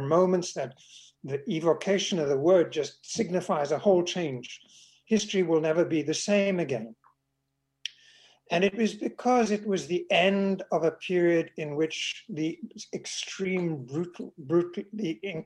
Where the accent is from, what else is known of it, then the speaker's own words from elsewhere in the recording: South Africa; also born or lived in London, United Kingdom / Tanzania / Mozambique; now in Canada; Yeah, I'm a South African.